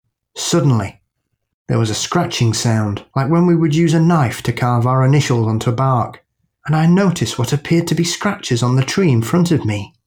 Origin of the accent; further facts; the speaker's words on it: Guyana; growing up in the Guyanese countryside made that tough. During my childhood, certain times of the year meant we had to finish our outside business by 5 p.m.